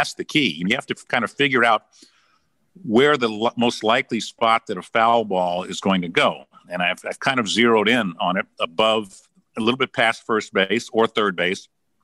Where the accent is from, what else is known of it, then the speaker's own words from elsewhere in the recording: Los Angeles, California, United States; most of the games of my childhood, I ended up growing up in Los Angeles, were at Dodger Stadium